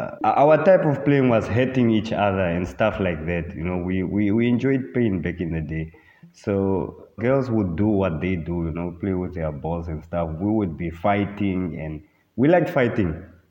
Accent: Windhoek, Khomas, Namibia; I was born and raised in Windhoek, Namibia.

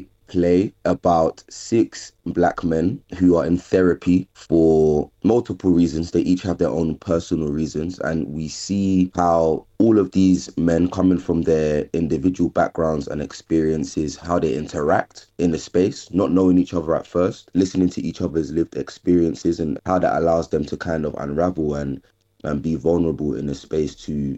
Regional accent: Sierra Leone; I'm from Sierra Leone myself

